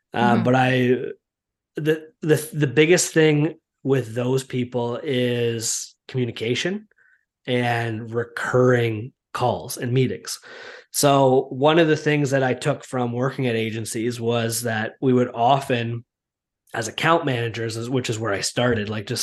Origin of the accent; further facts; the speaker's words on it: Whitby, Ontario, Canada; Durham region, which is where I grew up in Whitby, Ontario, Oshawa, Ajax, Pickering, all those areas.